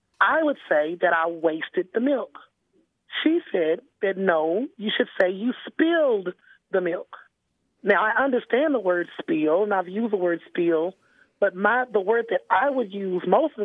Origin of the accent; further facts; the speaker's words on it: Dallas, Texas, United States; Yes, I grew up in Texas. I grew up in Dallas, Texas.